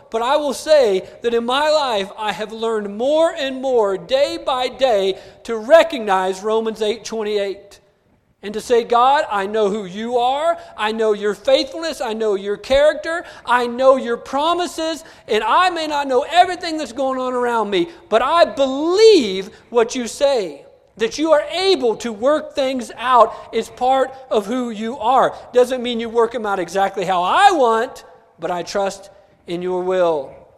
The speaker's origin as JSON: {"language": "English", "region": "New Mexico", "country": "United States", "said": "listen, I'm from New Mexico. I could drink a jar of green chili, right?"}